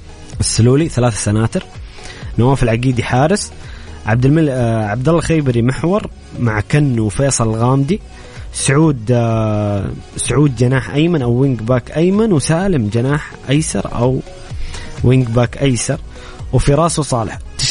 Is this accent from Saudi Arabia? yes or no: yes; Saudi Arabia; وحنا كجمهور سعودي متعطشين جدا أنه نشوف المنتخب بطل